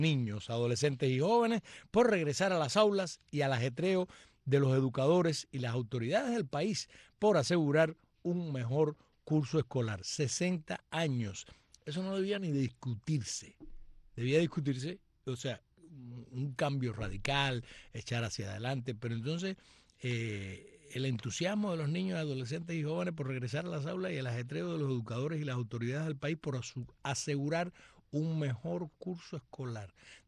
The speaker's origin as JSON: {"language": "Spanish", "country": "Cuba", "said": "soy una cubana"}